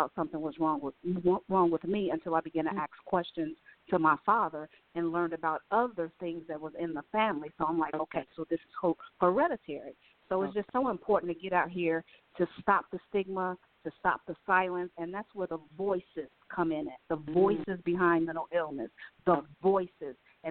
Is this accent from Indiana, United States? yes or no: yes; Gary, Indiana, United States; now in Atlanta, United States; I am a native from Gary, Indiana. I currently live in Atlanta, Georgia. I've been here going on 6 years.